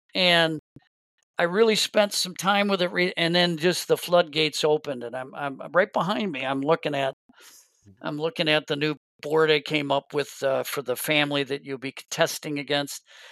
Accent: United States; because I'm still an American. I still don't know it like the natives

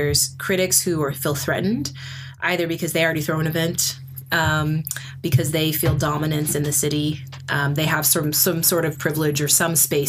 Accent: Sacramento, California, United States; now in Oakland, United States; Yeah. So I am from Sacramento originally. I lived in Oakland for a long time, left for about 7 years, and then came back 2 years ago

